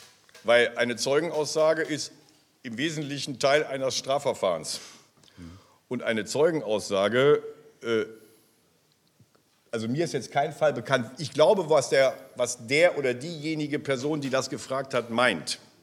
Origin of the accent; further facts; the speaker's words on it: Rhineland, Germany; Ja, ich bin Rheinländer, da lege ich jetzt auf. ich komme aus dem Rheinland.